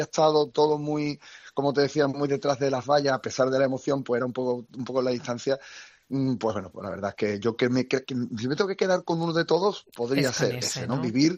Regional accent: Seville, Andalusia, Spain; Después de Sevilla, los sevillanos somos muy sevillanos.

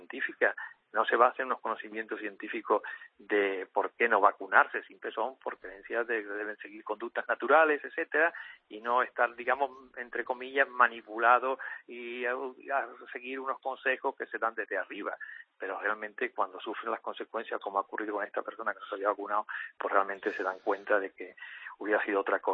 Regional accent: Andalusia, Spain; moved away as an adult; now in Valencia, Spain; Yo vivo en Valencia desde hace ya más de 30 años, porque vine a la cátedra de esta facultad, pero soy andaluz.

